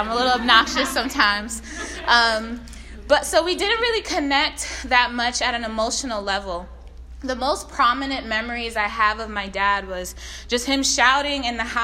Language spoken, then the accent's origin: English; Haiti; now in United States; He's worked two jobs since he came into America to support my siblings and I. We're immigrants. We're from Haiti.